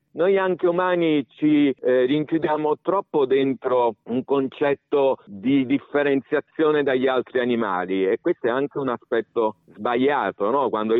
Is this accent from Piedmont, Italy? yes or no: no; Salerno, Campania, Italy; Io ho vissuto in periferia da ragazzo, perché sono cresciuto in periferia a Salerno, il quartiere dove vivevo si chiamava Q2, e già ti dà un'idea di che tipo di quartiere poteva essere. Negli anni 70 era una fila di cemento, ma in mezzo agli agrumeti